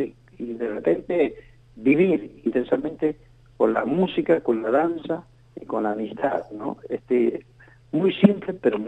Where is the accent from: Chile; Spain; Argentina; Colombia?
Argentina; Santiago del Estero; de la historia familiar y de lo que somos nosotros, Santiago del Estero